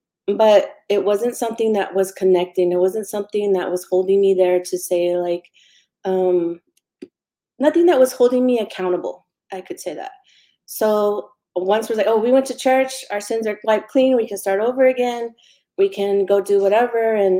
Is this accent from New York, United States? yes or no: no; Fort Stockton, Texas, United States; also born or lived in El Paso / Seminole; because I am from Fort Stockton, born and raised. And that's just our town that we've lived in all of our lives.